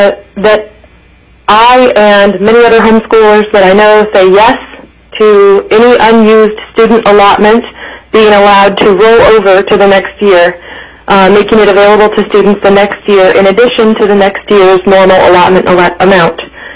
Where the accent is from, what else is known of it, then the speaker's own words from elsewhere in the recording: North Pole, Alaska, United States; I am from North Pole, Alaska